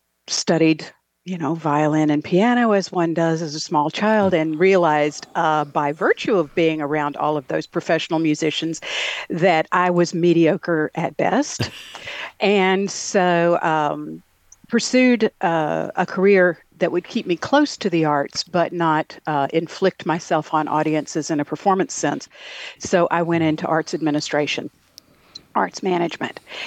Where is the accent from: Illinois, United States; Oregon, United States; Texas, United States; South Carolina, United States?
South Carolina, United States; born there; I say I'm Southern by birth and Midwestern by luck. I was born in South Carolina.